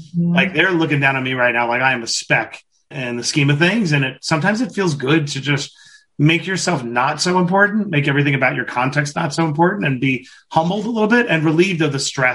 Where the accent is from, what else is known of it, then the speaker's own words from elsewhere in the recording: Queens, New York, United States; We're both from Queens.